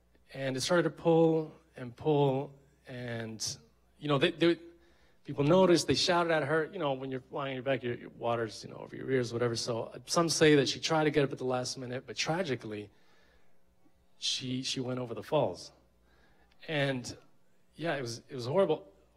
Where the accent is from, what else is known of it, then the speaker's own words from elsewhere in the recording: Texas, United States; Right, so this is East Coast, and I'm from Texas.